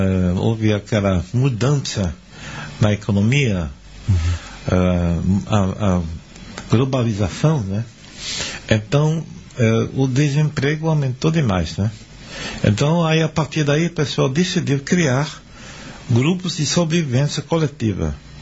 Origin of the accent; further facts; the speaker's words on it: Luxembourg; Eu sou natural da periferia da capital, de Luxemburgo, Neudorf